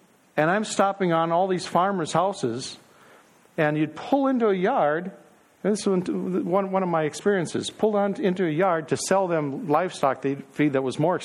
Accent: Minneapolis, Minnesota, United States; Now, I grew up in North Minneapolis, and I didn't know much more about the hog than I did about the farmer.

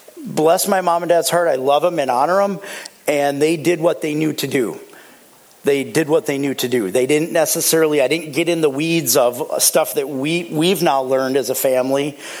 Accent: Maple Grove, Minnesota, United States; I grew up in Maple Grove about 300 years ago, and I had a what I look as a fairly traditional family back then.

